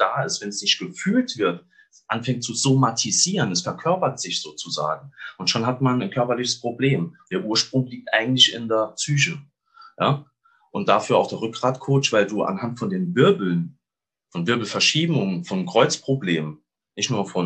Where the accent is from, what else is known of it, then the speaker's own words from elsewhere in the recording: Saarland, Germany; Oh, ich komme aus dem schönen Saarland. Ich habe aber auch schon in verschiedenen Teilen von Deutschland gewohnt.